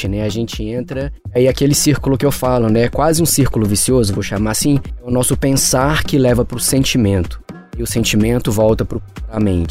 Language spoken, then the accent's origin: Portuguese; Belo Horizonte, Minas Gerais, Brazil; Eu sou de Belo Horizonte também.